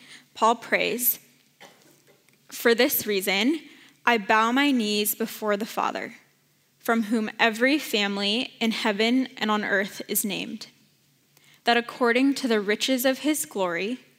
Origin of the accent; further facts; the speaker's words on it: San Jose, California, United States; I grew up in San Jose. My whole life moved away for college and then came back to work these last 2 years.